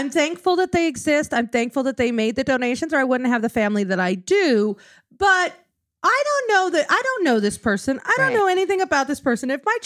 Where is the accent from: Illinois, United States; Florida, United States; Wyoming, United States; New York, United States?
Wyoming, United States; No, we grew up in Wyoming.